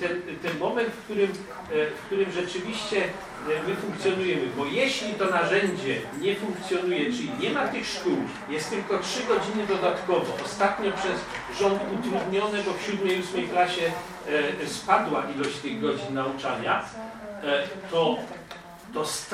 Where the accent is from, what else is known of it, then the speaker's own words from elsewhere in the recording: Silesian Voivodeship, Poland; My ze Śląska Górnego, inne regiony były w różnej sytuacji, my ze Śląska Górnego nie mogliśmy się uczyć języka niemieckiego od 1945 do 1989 włącznie.